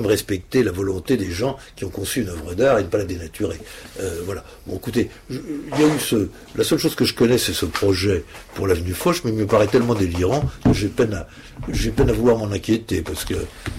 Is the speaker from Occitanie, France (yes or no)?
no; Brittany, France; je suis un Breton, donc vous comprenez, je monte à la capitale, mais je n'y vote pas.